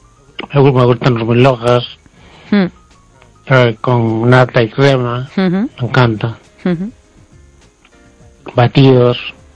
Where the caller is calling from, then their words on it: A Coruña, Galicia, Spain; de La Coruña.